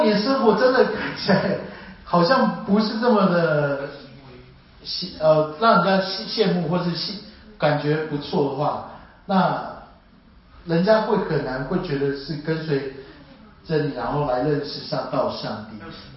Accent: Taiwan; 就是我唯一是从台湾来的

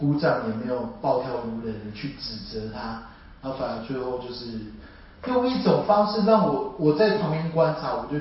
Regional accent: Taiwan; 就是我唯一是从台湾来的

